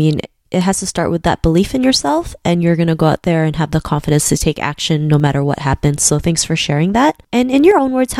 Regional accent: Philippines; I'm from the Philippines as well.

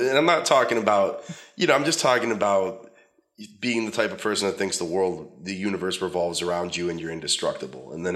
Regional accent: Cleveland, Ohio, United States; but yeah, I'm from Cleveland.

